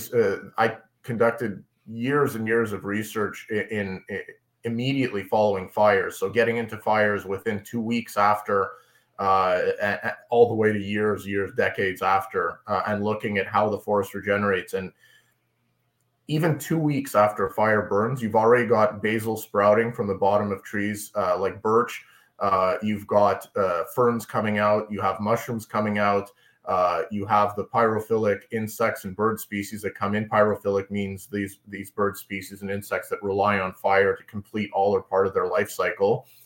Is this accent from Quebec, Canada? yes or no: yes; Montreal, Quebec, Canada; when I was a kid growing up in Montreal